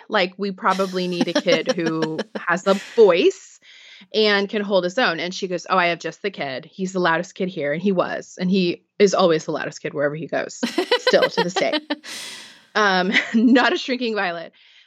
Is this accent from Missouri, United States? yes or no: yes; Missouri, United States; I grew up in Missouri, not far from Ferguson. We had neighborhoods that were predominantly Black, and they were always low income.